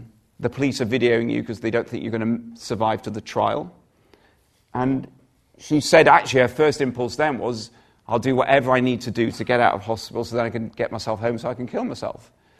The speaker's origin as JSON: {"language": "English", "country": "United Kingdom", "said": "we're British. British, there's such an inherent sort of sense of we're not really supposed to sort"}